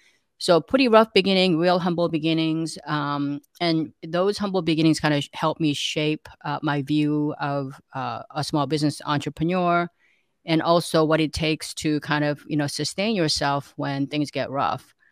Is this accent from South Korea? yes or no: yes; South Korea; now in United States; like Adam said, and I can just say that I grew up in South Korea. I came here as an immigrant. My parents came here